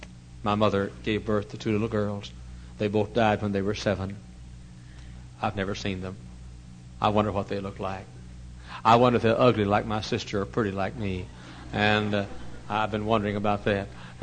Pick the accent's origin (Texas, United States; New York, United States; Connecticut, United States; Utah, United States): Texas, United States; I'm from Texas, and we speak to folks down in Texas.